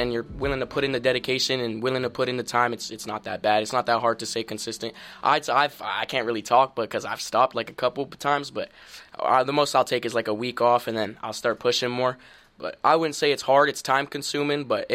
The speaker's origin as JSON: {"language": "English", "region": "Ontario", "country": "Canada", "said": "Well, I'm an artist from Ontario. It's a small town in Ontario."}